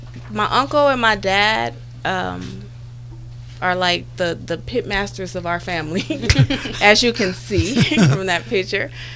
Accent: San Francisco, California, United States; In the Fillmore in San Francisco.

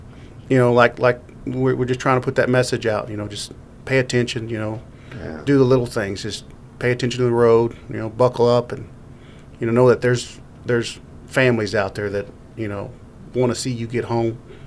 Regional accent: Texas, United States; originally from Texas, so I don't see winters.

